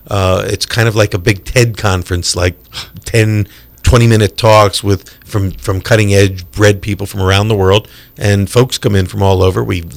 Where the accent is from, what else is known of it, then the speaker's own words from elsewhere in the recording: Philadelphia, Pennsylvania, United States; now in Charlotte, United States; We're all from Philly originally, but her family moved there.